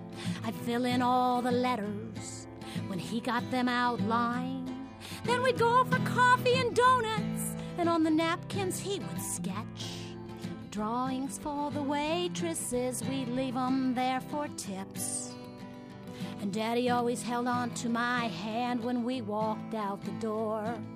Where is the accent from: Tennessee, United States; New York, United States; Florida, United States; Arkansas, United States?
New York, United States; Buffalo; And I grew up in Buffalo, New York when I was little, and my daddy was a beginning sign painter, and so we didn't have a whole lot.